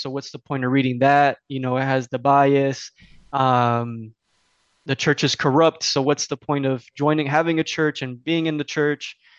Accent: Los Angeles, California, United States; I grew up in Los Angeles with the internet era and a lot of liberalism around.

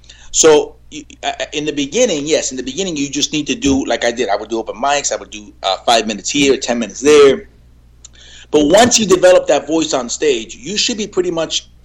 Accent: Puerto Rico; That's the role we came in when we came from Puerto Rico.

